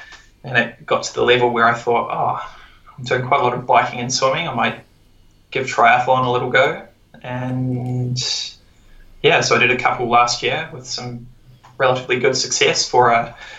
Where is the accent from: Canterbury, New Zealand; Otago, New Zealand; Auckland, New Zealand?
Otago, New Zealand; moved away as an adult; also born or lived in Wellington / England / Melbourne; now in Vancouver, Canada; originally from New Zealand, born and bred in Otago. Went to the University of Otago and worked in Wellington for a few years, and then moved to England and lived there for a year